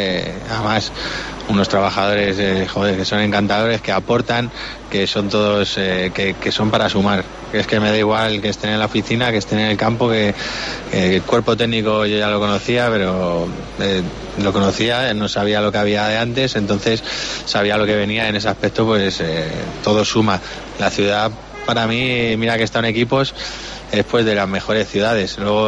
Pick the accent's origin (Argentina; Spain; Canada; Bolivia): Spain; Móstoles, Community of Madrid; Bueno, nací en el centro, en el Hospital de la Paloma, pero por motivo de mis padres viví en Móstoles.